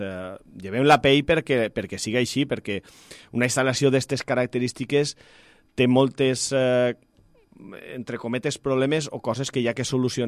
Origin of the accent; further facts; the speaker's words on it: Xàtiva, Valencian Community, Spain; jo he nascut en Xàtiva i fins al 2012 he viscut en Xàtiva. Els meus pares són de Xàtiva. En fi, la família de mon pare tota és de Xàtiva